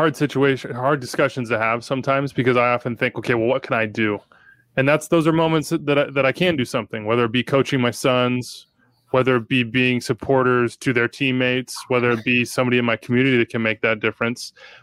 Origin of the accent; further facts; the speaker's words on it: Wichita, Kansas, United States; I don't remember those sorts of conversations growing up in Wichita, Kansas in the, you know, mid 90s.